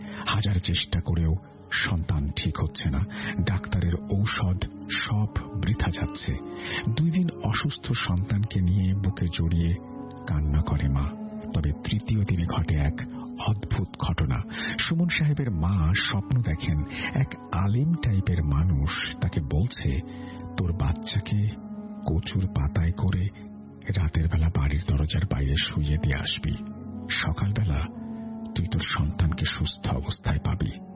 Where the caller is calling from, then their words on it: Mahadevpur, Rajshahi Division, Bangladesh; মহাদেবপুর নওগাঁ থেকে বলছি, নবম শ্রেণীতে পড়ি। আজ আমি আমার গ্রামের বাড়ি চেরাগপুরের